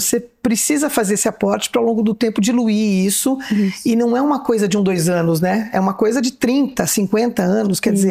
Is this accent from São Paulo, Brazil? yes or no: yes; São Paulo, Brazil; eu sou de São Paulo, mas faz tempo que eu não pago a conta lá